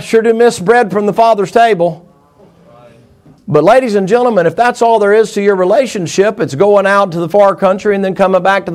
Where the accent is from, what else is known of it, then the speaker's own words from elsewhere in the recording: the South, United States; I come from the South.